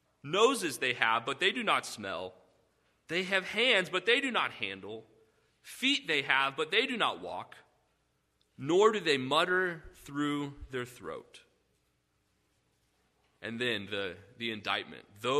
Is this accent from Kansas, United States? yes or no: no; Texas, United States; Now, I'm from Texas. I didn't grow up on a farm.